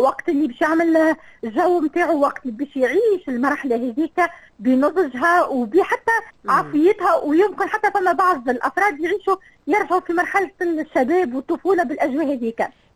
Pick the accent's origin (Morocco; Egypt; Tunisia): Tunisia; لكن احنا تونسي اصلا تونسي